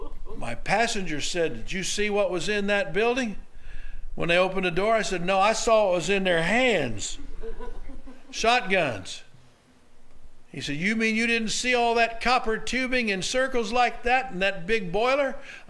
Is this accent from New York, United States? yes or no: no; Oklahoma, United States; I grew up in Oklahoma.